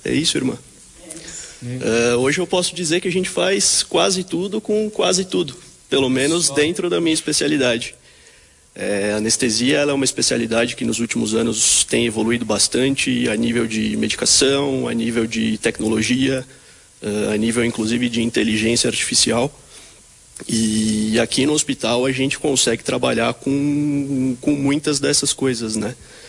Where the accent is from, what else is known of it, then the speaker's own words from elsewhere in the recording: São Paulo, Brazil; now in Vacaria, Brazil; Eu sou de São Paulo, São Paulo capital.